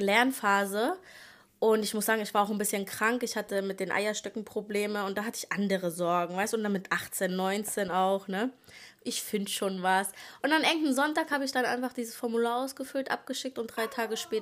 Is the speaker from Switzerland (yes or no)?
no; Kiel, Schleswig-Holstein, Germany; moved away; also born or lived in Aschaffenburg, Bavaria; Ich komme ursprünglich aus Kiel, ganz aus dem Norden. Meine Eltern haben sich dann getrennt und ich bin dann mit meiner Mama nach Aschaffenburg gezogen, also Bayern, und von Bayern dann hierher.